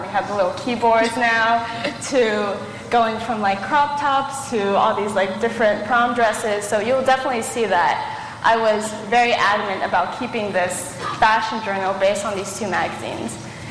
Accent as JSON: {"language": "English", "town": "Los Angeles", "region": "California", "country": "United States", "said": "I'm from Los Angeles, California."}